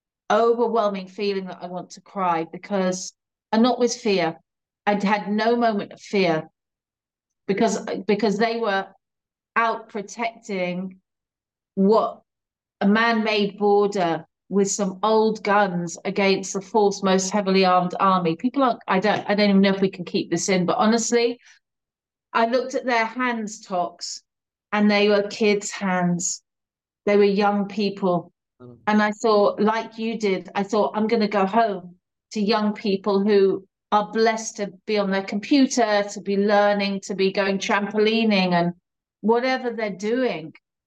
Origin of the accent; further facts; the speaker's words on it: United Kingdom; I'm at this point, I'm a British journalist.